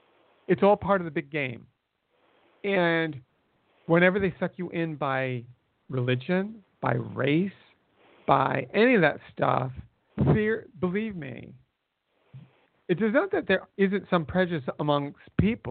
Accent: United States; But I like it when the American wins. I'm an American. But I'm pretty much, you know, not a flag-waving American, and I never really was.

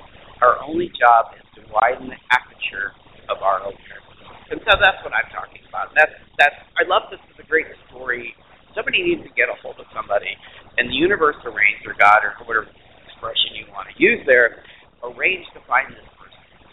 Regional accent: Detroit, Michigan, United States; because I was born in Detroit and lived outside the city.

